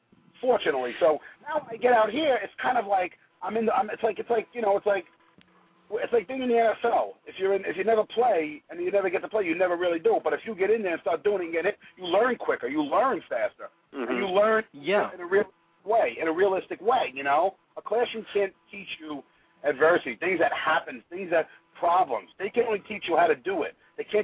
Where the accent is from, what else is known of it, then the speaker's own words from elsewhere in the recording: Bronx, New York, United States; Growing up in the Bronx, you just, you know, you find your way through life, you know.